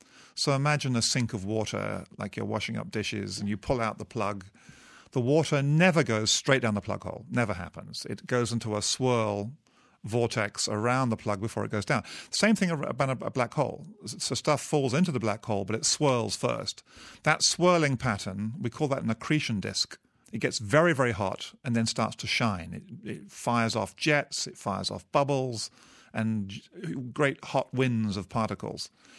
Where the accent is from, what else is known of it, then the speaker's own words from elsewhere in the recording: England, United Kingdom; I was a young boy growing up in England. I was at a boarding school.